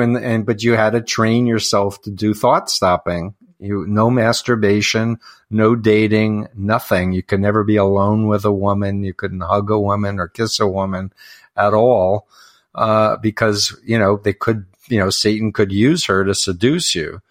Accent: Queens, New York, United States; We're from Queens, New York, I should add.

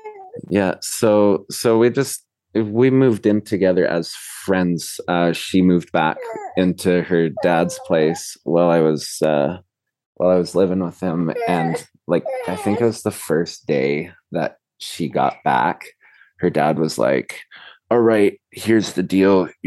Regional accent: Peru; now in Canada; because I grew up in Peru and we're kind of living in, you know, regular old Canada

